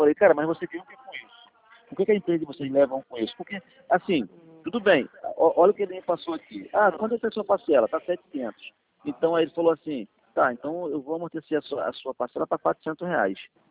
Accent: Rio de Janeiro, Brazil; Sou de Madureira. Parque Madureira.

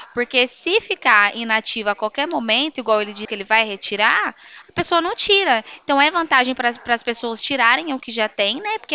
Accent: Bebedouro, São Paulo, Brazil; Eu sou de Bebedouro.

